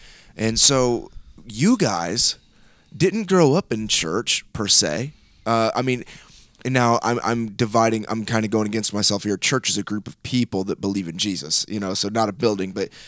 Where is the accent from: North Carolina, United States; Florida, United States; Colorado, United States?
Florida, United States; Miami; born there; I was born in Miami while he was planting a church.